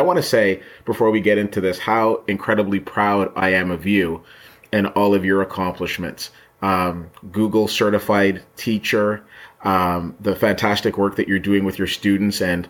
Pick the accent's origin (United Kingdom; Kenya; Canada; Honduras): Canada; Ottawa, Ontario; born and raised here in the nation's capital of Ottawa. And I come from Trinidadian descent.